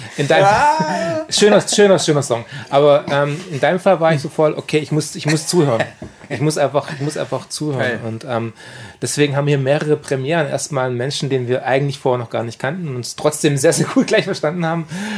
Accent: Kornwestheim, Baden-Württemberg, Germany; wir sind bei den Kommestheim groß geworden, bei Ludwigsburg

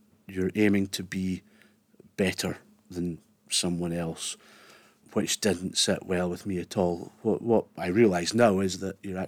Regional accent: Carradale, Scotland, United Kingdom; thinking back to growing up in Carradale

